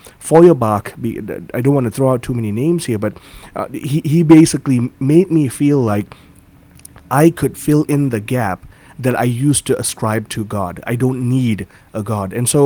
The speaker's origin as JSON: {"language": "English", "country": "Malaysia", "tie": "born or raised there", "said": "So I was born and raised in Malaysia. That's a British Commonwealth nation in Southeast Asia."}